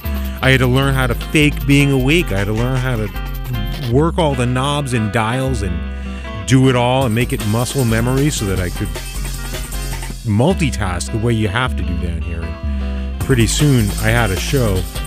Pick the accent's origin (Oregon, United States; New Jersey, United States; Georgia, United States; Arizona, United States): New Jersey, United States; I grew up just outside of New York, New Jersey.